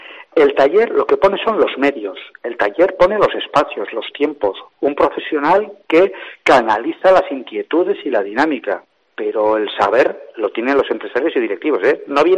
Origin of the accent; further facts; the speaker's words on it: Pamplona, Navarre, Spain; born there; yo lo digo desde Pamplona, porque estoy en Pamplona, porque nací en Pamplona